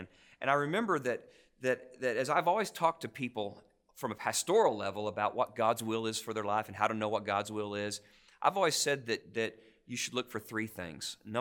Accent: Arkansas, United States; I love Arkansas. I was born in Arkansas. I've lived pretty much my whole life in Arkansas.

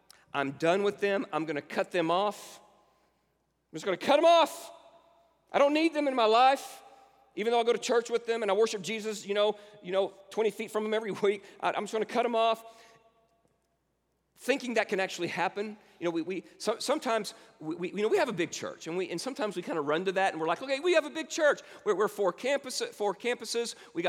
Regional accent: Springdale, Arkansas, United States; Well, we're from Springdale, Arkansas, and that's where our home is

